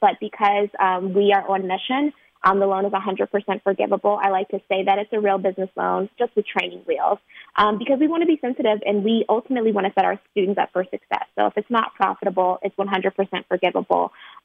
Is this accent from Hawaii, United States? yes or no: no; Chicago, Illinois, United States; the tremendous impact that nonprofits had on my life growing up in Chicago.